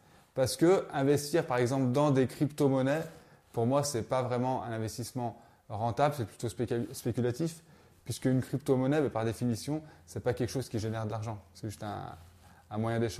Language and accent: French; France; Voilà, moi je suis français.